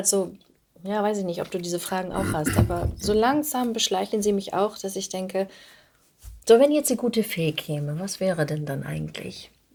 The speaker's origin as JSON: {"language": "German", "region": "Hamburg", "country": "Germany", "said": "ich komme aus Hamburg."}